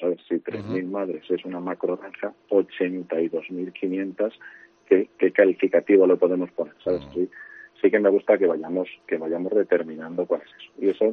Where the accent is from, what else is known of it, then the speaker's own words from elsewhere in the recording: Cantimpalos, Castile and León, Spain; pero soy de Cantimpalos, de Segovia, con lo cual entiéndeme que la cercanía de Segovia me llega muy, muy, muy de cerca.